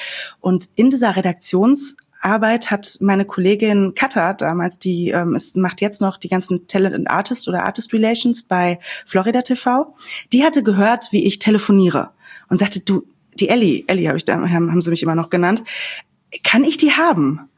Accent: North Rhine-Westphalia, Germany

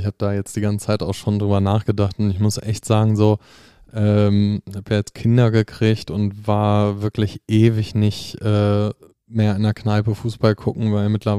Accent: Lower Saxony, Germany; So in der Südstadt, wo ich aufgewachsen bin.

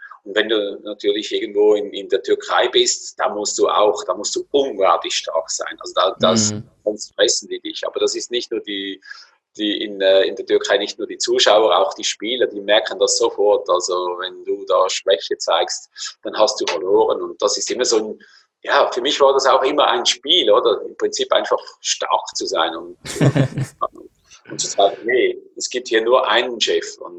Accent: Switzerland; Bei uns in der Schweiz war es Sion zum Beispiel eine Zeit lang, die extrem Druck gemacht haben auf den Schiedsrichter

